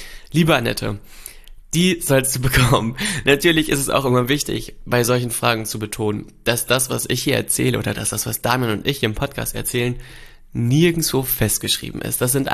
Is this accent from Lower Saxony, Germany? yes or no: yes; Melle, Lower Saxony, Germany; now in Gifhorn, Germany; Das liegt ganz in der Nähe von meiner Heimat Melle. Da bin ich groß geworden und erst später nach Gifhorn zu Damian gezogen.